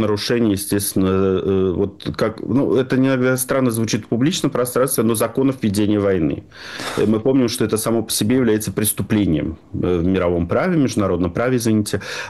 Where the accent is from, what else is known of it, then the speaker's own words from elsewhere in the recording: Saint Petersburg, Russia; Я не уверен, что здесь аналогии с Ленинградом блокадным полностью уместны. Говорю это как раз петербуржец.